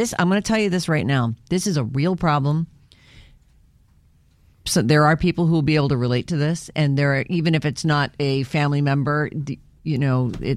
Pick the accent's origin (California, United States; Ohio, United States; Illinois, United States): California, United States; Irvine; Like Vinny, I grew up in Irvine in San Diego, and like Sarah, I'm in my 50s, happily married, two boys, one an engineer, one a musician.